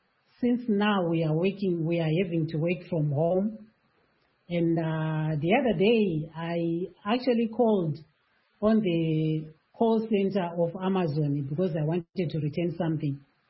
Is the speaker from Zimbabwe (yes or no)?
yes; Zimbabwe; all the herbs that you can use during winter that we grew up using whilst we were growing up in Zimbabwe.